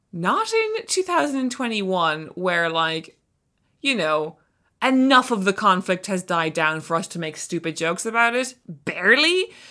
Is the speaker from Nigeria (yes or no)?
no; Ireland; realised that because we're both Irish authors, we have a lot of people in common.